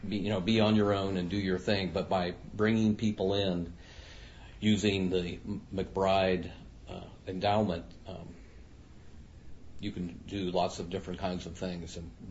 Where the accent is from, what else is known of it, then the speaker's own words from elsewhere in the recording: New Mexico, United States; I grew up in New Mexico, got my PhD in Missouri